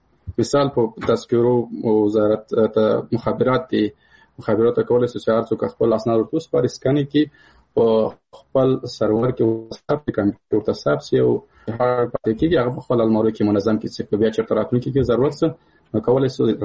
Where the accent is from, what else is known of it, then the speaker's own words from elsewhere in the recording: Paktia, Afghanistan; مثال زه د کابل د پکتیا يم